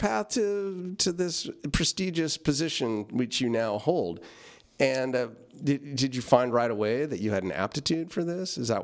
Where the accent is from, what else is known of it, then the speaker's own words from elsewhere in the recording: Vallejo, California, United States; So two Vallejoans right here.